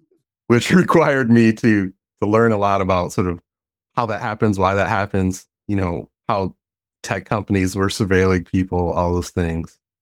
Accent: Detroit, Michigan, United States; I didn't know her work when I was like a kid growing up in Detroit

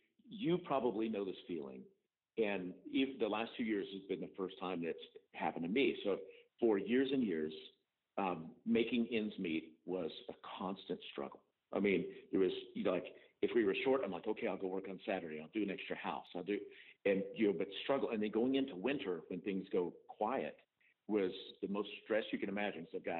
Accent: Texas, United States; Because I grew up in West Texas on a little farm

